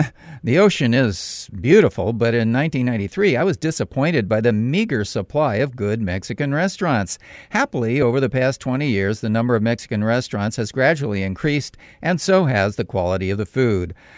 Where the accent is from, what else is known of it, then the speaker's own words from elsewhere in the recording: Zurich, Switzerland; now in Humboldt County, United States; When I moved to Humboldt County 20 plus years ago, I came from Zurich, Switzerland.